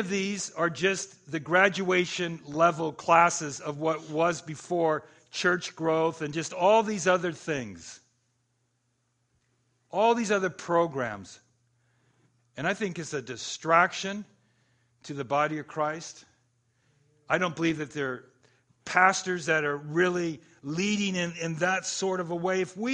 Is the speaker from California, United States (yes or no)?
yes; Los Angeles, California, United States; born there; So I was born in April 18th, 1953. That's when I was born. Queen of Angels Hospital in Los Angeles.